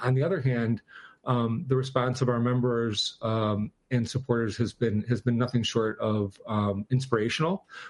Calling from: Los Angeles, California, United States; I'm zooming in from Los Angeles

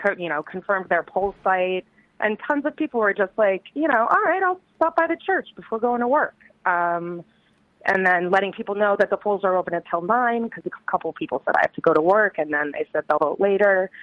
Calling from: Brooklyn, New York, United States; calling from Brooklyn.

